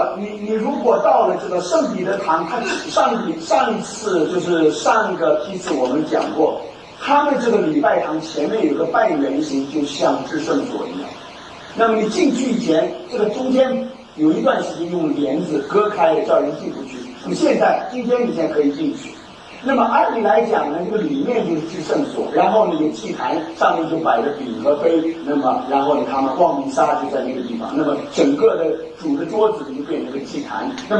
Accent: China; 那我们从中国来的呢

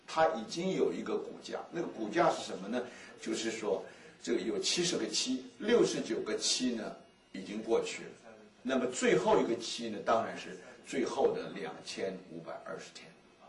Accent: China; 我觉得我们中国人没有太多的条件，能够欣赏这个历史派

